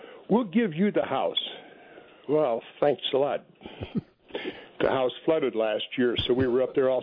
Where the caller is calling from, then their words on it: Columbia, Tennessee, United States; Hey, I'm calling from Columbia, Tennessee